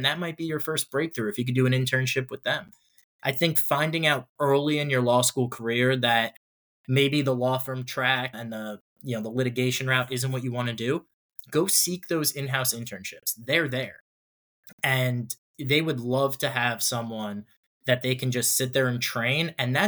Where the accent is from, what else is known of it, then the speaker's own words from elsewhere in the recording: New Jersey, United States; also born or lived in New York; I come from New Jersey and New York.